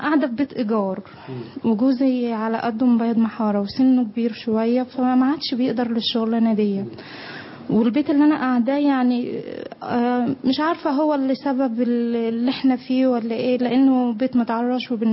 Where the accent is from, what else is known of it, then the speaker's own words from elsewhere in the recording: Tanta, Gharbia, Egypt; احنا من طنطا ارياف يعني